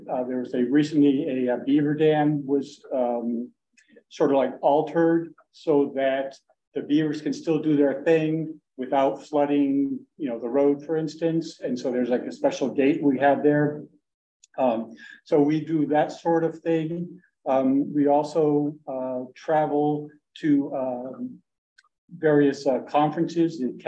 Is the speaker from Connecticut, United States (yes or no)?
yes; Ellington, Connecticut, United States; now in Bolton, United States; I'm actually from Ellington, so I haven't gone too far from home.